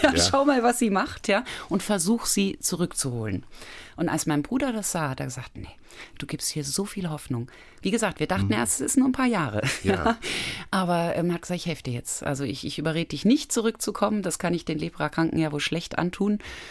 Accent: Kathmandu, Bagmati, Nepal; Da reicht schon, wenn ich sage, ich komme aus Kathmandu. Das ist für die schon Großstadt genug.

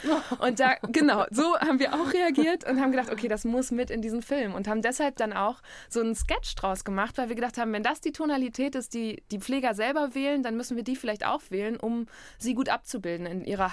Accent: North Rhine-Westphalia, Germany; now in Berlin, Germany; die wohnen im Münsterland, wo ich aufgewachsen bin. Ich bin inzwischen in Berlin

